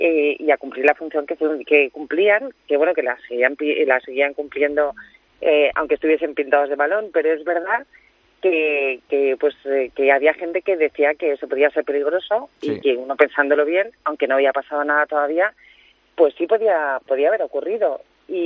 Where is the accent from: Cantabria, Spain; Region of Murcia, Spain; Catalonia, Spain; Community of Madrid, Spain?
Community of Madrid, Spain; Madrid; yo me alegro como madrileña